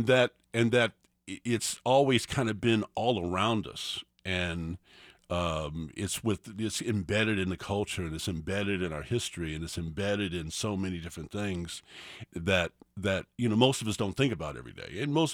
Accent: Junction City, Kansas, United States; I grew up in Junction City, an incredibly integrated neighborhood, diverse before the word was even around, really.

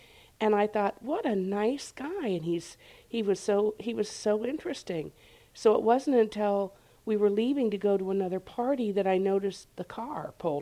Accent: West Palm Beach, Florida, United States; I was from out of town. I was from West Palm Beach, so I didn't know anything about his business.

